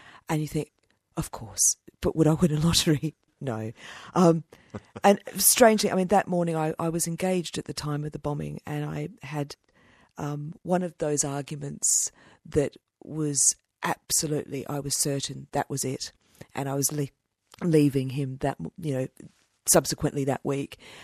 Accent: Australia; It's etiquette, you know, that I had to learn, you know, by being an Aussie in London

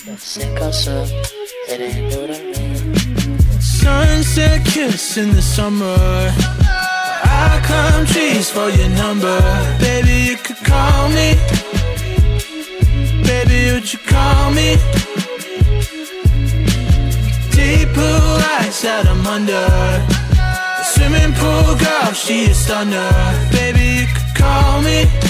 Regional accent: Melbourne, Victoria, Australia; from Melbourne, and we are this week's Triple J Unearthed feature artist.

